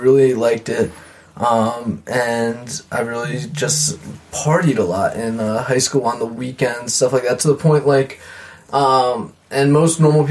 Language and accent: English; Columbia, Maryland, United States; Columbia, Maryland.